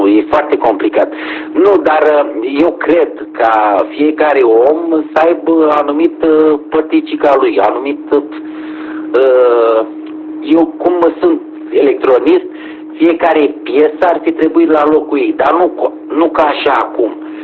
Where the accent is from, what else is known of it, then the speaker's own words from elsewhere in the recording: Romania; noi ca români trebuie să suportăm și să înghițim lucrurile care se întâmplă și vedem la televizor.